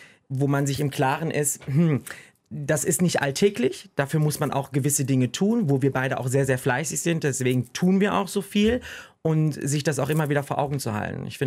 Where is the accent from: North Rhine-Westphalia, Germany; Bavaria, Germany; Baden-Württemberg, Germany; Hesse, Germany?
North Rhine-Westphalia, Germany; weil ich komme aus dem Rheinland, aus dem Ruhrgebiet, da war das so üblich.